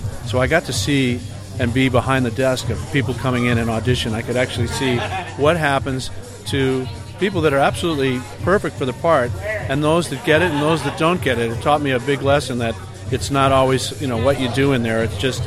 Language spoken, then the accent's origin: English; Connecticut, United States; when I was in high school, I grew up in Connecticut, and when I was in high school, I had a teacher, our choir director.